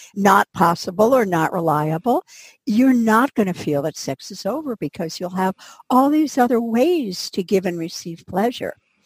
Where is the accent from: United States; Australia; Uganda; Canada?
United States; but growing up in the United States, I was taught, we were all taught, women were taught